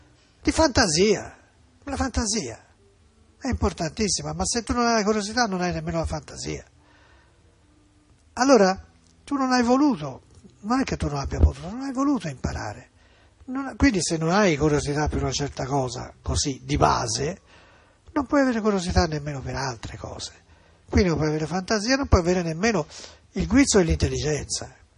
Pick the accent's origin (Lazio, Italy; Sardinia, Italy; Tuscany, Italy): Tuscany, Italy; Florence